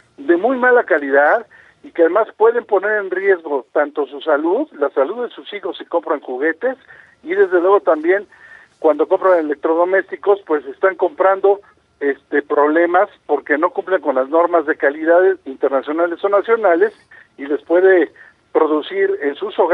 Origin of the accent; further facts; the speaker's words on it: Mexico; nosotros como empresarios mexicanos y serios